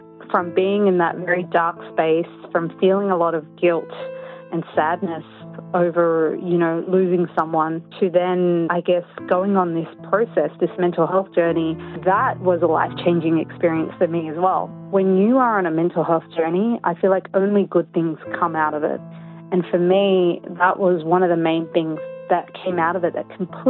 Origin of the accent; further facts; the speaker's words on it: Australia; In my mind, growing up in Australia, I always thought that concept was ridiculous.